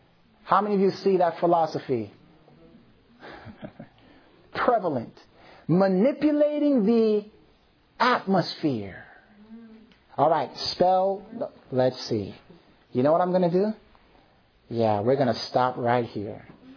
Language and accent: English; Jamaica; Now, I'm Jamaican, listen.